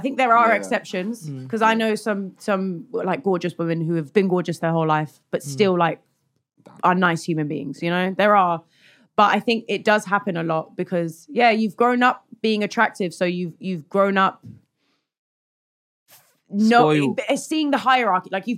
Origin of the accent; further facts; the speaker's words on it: East of England, United Kingdom; I didn't grow up in London. I grew up in Essex